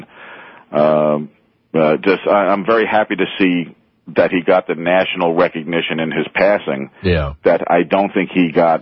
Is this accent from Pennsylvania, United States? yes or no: no; Queens, New York, United States; I grew up in Whitestone, Queens, and when I was 6 years old, the very first game my father ever took me